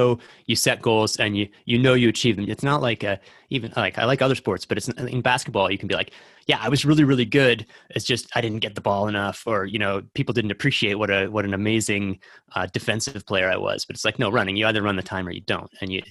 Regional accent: Canada; I'm Canadian

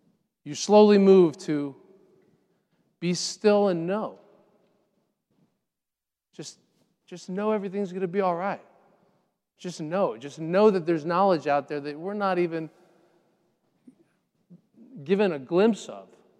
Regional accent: Miami, Florida, United States; also born or lived in Puerto Rico; I was born in Puerto Rico and raised in Miami.

